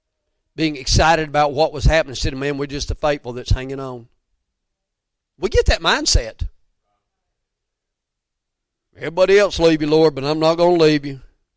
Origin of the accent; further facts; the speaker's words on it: Georgia, United States; I'm like, dude, I'm from Georgia. I can't even see 860 yards.